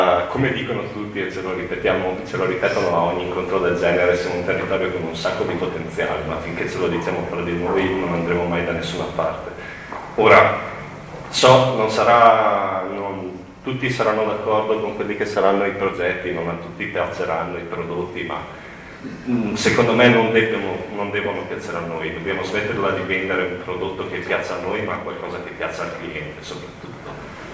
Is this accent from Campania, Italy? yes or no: no; San Tommaso Agordino, Veneto, Italy; sono accompagnatore di Media Montagna, sono di Canale d'Agordo, ma originario di San Tommaso.